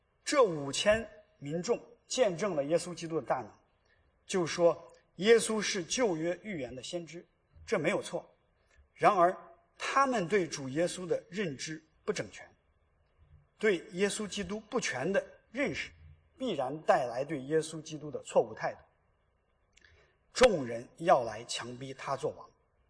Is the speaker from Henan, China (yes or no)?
yes; Henan, China; 现在的河南省新乡市，离我的家乡很近啊